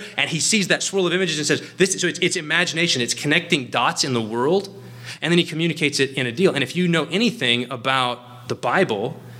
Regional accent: Texas, United States; I'm from Texas. I just got married.

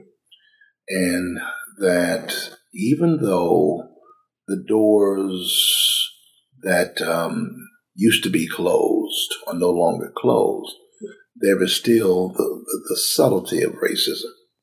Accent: Cincinnati, Ohio, United States; also born or lived in Knoxville; I grew up in Cincinnati, Ohio. I was born in Knoxville, Tennessee.

